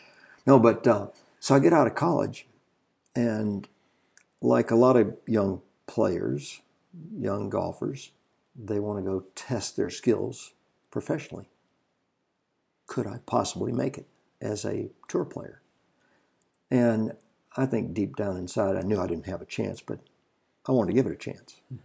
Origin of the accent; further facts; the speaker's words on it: Baton Rouge, Louisiana, United States; I wanted to go to LSU right there in my hometown, Baton Rouge, Louisiana.